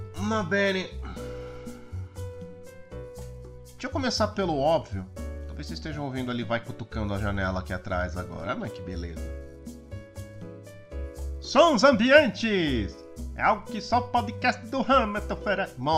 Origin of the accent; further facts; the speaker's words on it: Guarulhos, São Paulo, Brazil; comparando a cidade onde você mora agora à cidade onde você cresceu, né? Guarulhos.